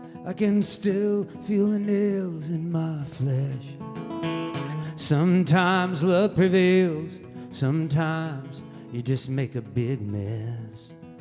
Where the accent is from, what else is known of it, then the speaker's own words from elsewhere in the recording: Independence, Missouri, United States; But he saw that I was from Independence, Missouri, and he based the songwriting assignment on where we grew up.